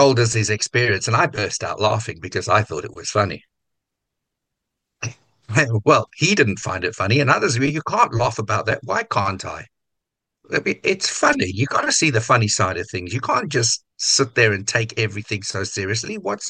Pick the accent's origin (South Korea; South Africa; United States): South Africa; also born or lived in Hartlepool; Yes, I was born in Hartlepool, grew up in South Africa, born in Hartlepool.